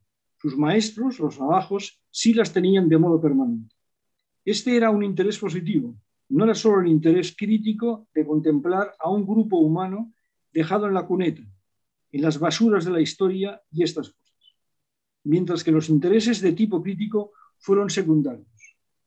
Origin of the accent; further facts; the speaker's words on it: Spain; yo, soy un español que sigue siendo español y no tiene vergüenza de ser español